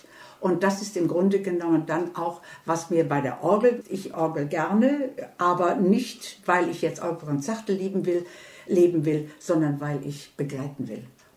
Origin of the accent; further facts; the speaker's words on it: Mönchengladbach, North Rhine-Westphalia, Germany; ich bin Kölner, aber ich bin Rheinländerin und ich bin also im Kreis Gladbach groß geworden und kann dadurch also die kölsche Mundart dann also genauso.